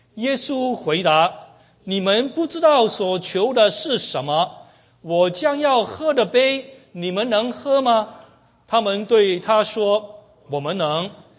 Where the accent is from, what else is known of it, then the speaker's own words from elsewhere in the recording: China; 我们中国人都比较喜欢左右左右